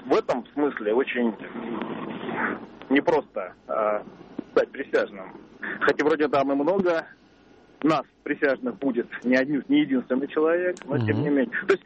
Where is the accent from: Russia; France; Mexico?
Russia; Moscow; я из Москвы.